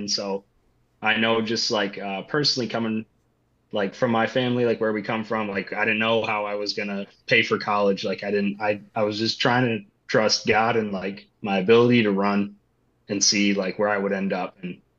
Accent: St. John's, Newfoundland and Labrador, Canada; So I ended up taking a break here and staying in my hometown in St. John's.

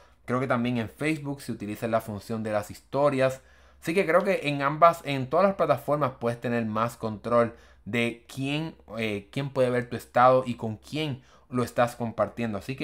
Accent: Puerto Rico; Yo soy de Puerto Rico y mis amistades de Puerto Rico prácticamente nadie utiliza esta función.

